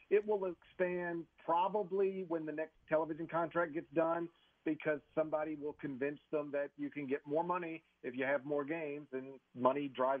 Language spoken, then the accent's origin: English; Memphis, Tennessee, United States; I just remember the name Dave Brown because in my hometown of Memphis, there's a meteorologist named Dave Brown.